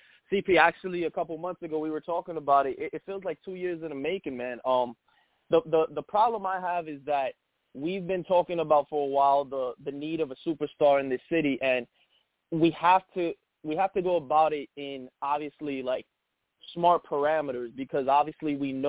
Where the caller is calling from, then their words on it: Harlem, New York, United States; from Harlem.